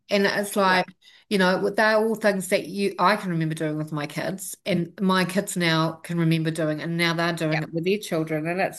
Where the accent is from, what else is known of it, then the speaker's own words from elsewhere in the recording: Tauranga, Bay of Plenty, New Zealand; because I grew up in Tauranga